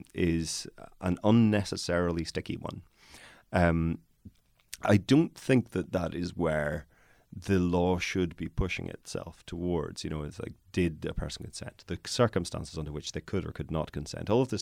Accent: Northern Ireland, United Kingdom; As those who are not from these islands will not be aware, I am from Northern Ireland.

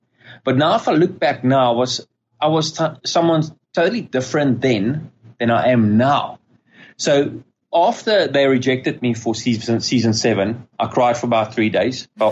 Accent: Centurion, Gauteng, South Africa; I'm 31 years old. I'm actually from Centurion, Gauteng, and I'm an entrepreneur.

